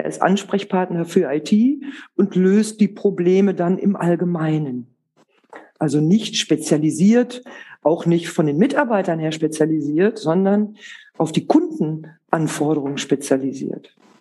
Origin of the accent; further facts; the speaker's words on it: North Rhine-Westphalia, Germany; Vielleicht kurz zu Bielefeld. Das ist die Stadt in Ostwestfalen-Lippe, die keiner kennt, die es gar nicht gibt. Ich glaube, dann weiß auch jeder der Zuhörer, wo ich herkomme.